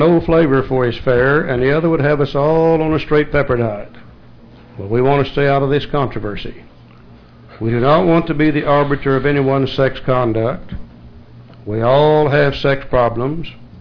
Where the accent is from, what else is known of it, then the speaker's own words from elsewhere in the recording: Tulsa, Oklahoma, United States; born there; I was born in Tulsa, Oklahoma too.